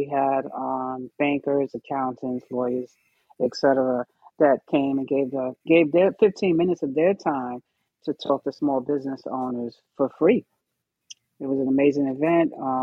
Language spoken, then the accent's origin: English; Brooklyn, New York, United States; I'm from Brooklyn, baby. I'm from Brooklyn.